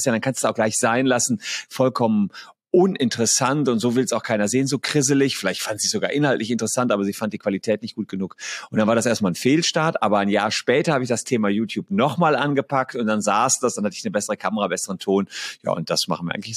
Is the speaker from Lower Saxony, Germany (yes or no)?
no; Gevelsberg, North Rhine-Westphalia, Germany; bei uns in Gevelsberg. Gevelsberg ist da bei Ennepetal, Wuppertal, Hagen.